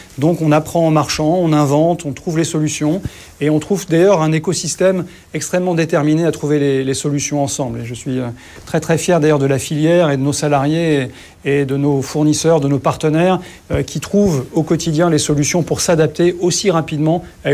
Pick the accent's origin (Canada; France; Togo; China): China; Ce qui est sûr, c'est que la crise a commencé chez nous en Chine.